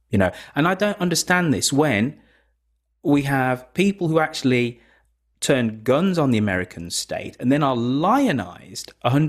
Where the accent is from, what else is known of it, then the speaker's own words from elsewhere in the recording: United Kingdom; as a Brit